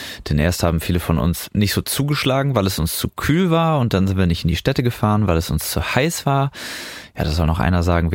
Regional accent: Osnabrück, Lower Saxony, Germany; in der Nähe meiner Heimatstadt Osnabrück

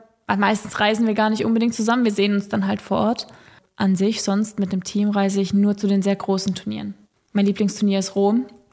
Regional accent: Ettlingen, Baden-Württemberg, Germany; Ich liebe auch meine Heimat. Also wenn ich durch Ettlingen laufe und dann sehe ich die Altstadt, dann ist einfach so ein Durchatmen und Ankommen.

